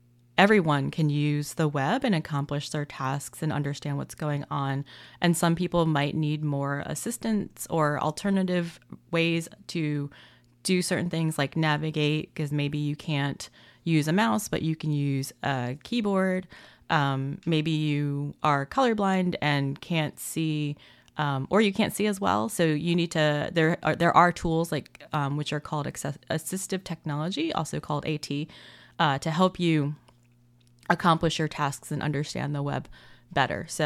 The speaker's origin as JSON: {"language": "English", "town": "Washington", "region": "District of Columbia", "country": "United States", "tie": "born or raised there", "said": "Like I grew up in the Washington, D.C. area, so a lot of my jobs were for federal government-related products"}